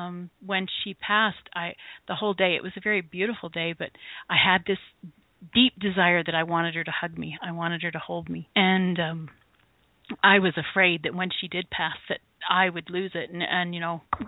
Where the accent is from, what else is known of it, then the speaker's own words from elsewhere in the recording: Venezuela; as a kid, Spanish is what I always went to because I grew up in Venezuela, right?